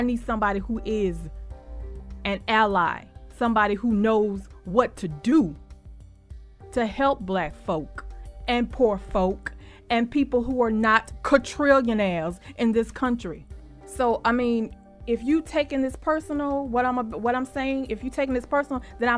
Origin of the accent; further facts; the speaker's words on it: the South, United States; But I'm from the South, honey.